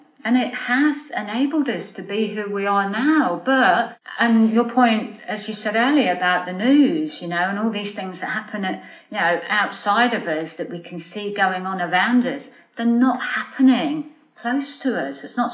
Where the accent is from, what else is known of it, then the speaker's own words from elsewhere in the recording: United Kingdom; I think particularly in Britain anyway, we're very British stiff upper lip, aren't we?